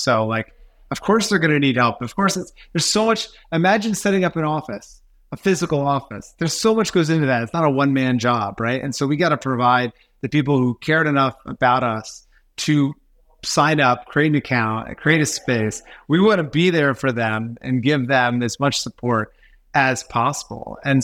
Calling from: Costa Rica; I'm calling you from Costa Rica, where hopefully I will be surfing later today.

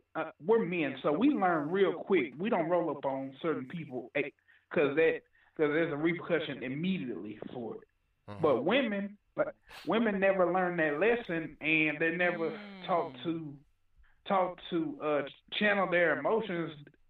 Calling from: Dallas, Texas, United States; Hey, I'm calling from Dallas.

